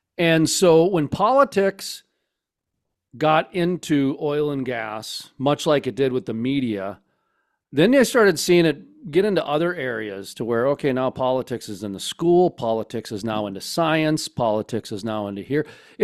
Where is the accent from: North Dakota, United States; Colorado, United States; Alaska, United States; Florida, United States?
North Dakota, United States; Fargo; up in my neck of the nape here in Minnesota, I'm 45 minutes outside of Fargo. Of course, I grew up in Fargo.